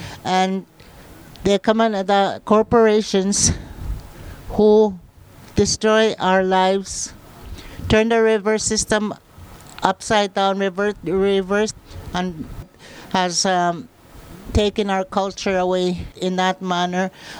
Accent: Cross Lake, Manitoba, Canada; I'm from Pimichigamag, a community in Cross Lake, northern Manitoba, in Canada.

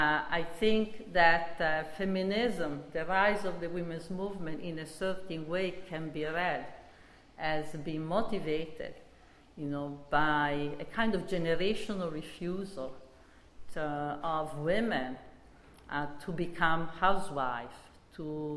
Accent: Italy; I come from Italy, and I believe that women of my generation in Italy also had something of a different experience

